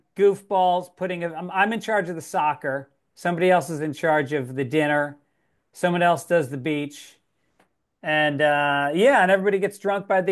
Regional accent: United States; I'm American.

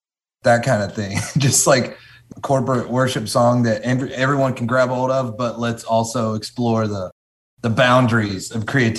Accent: North Carolina, United States; also born or lived in Redding, California; now in Nashville, United States; I'm new. I moved here in January from California, from Redding, but I'm from North Carolina. So I'm closer to home and you know, very, very much comfy here in the South again.

